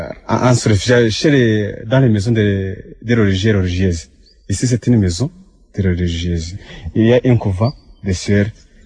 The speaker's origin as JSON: {"language": "French", "country": "Tanzania", "said": "Je viens de la Tanzanie."}